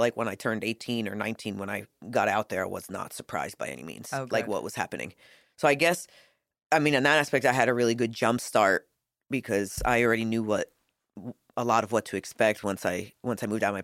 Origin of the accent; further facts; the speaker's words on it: Middletown, New York, United States; now in Myrtle Beach, United States; Well, like you said, we grew up in Middletown, New York.